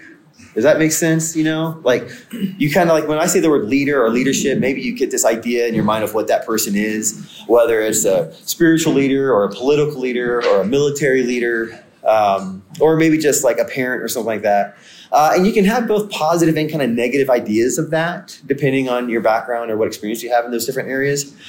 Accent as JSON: {"language": "English", "region": "Oklahoma", "country": "United States", "tie": "born or raised there", "said": "So I grew up mostly in Oklahoma. And then, so part of my leadership journey began there."}